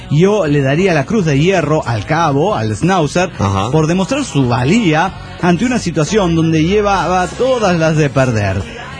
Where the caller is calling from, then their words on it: Chihuahua, Mexico; de Chihuahua, México.